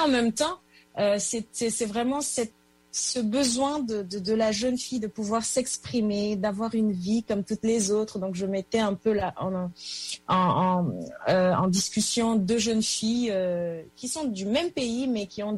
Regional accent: Chad; moved away as an adult; now in France; Moi, je suis née, j'ai grandi au Tchad. Je suis venue en France pour m'y installer, on va dire, à l'âge de 35 ans

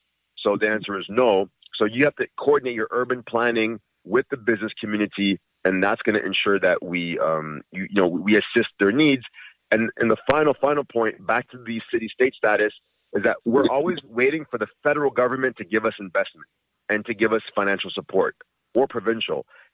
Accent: Saint Elizabeth, Jamaica; Listen, you do not need to vote for me because I'm from St. Elizabeth, Jamaica

